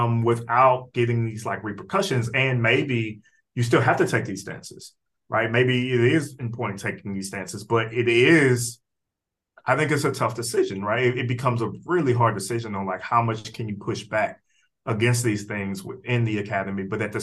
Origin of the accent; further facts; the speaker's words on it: Texas, United States; Like, I'm also from the South. I'm from Texas, you know.